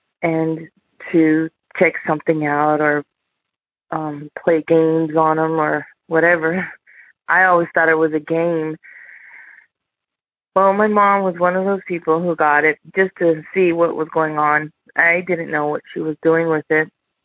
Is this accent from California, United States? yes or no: yes; El Cerrito, California, United States; I'm from El Cerrito, California.